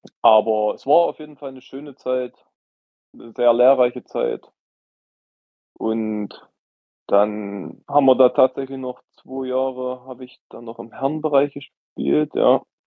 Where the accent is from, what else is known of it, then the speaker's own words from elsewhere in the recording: Zingst, Saxony-Anhalt, Germany; das war so ein bisschen ein Dorf in der Nähe von meinem Heimatort Zingst. Jetzt wird jeder lachen und denkt an der Ostsee, aber nee, tatsächlich neben Nebra. Und das war so Saalekreis